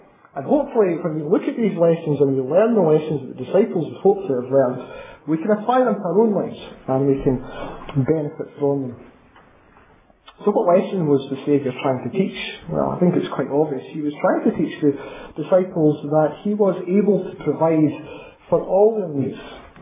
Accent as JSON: {"language": "English", "town": "Arbroath", "region": "Scotland", "country": "United Kingdom", "tie": "born or raised there", "said": "I grew up in Arbroath, past Dundee, spent 25 years of my life there. And as you probably know, Arbroath is a fishing village."}